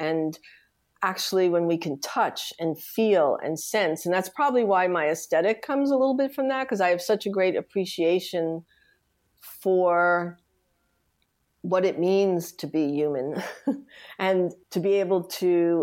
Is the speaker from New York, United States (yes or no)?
yes; Bronx, New York, United States; I grew up in the Bronx, Riverdale, and it was kids from Brooklyn, Queens, Manhattan, the Bronx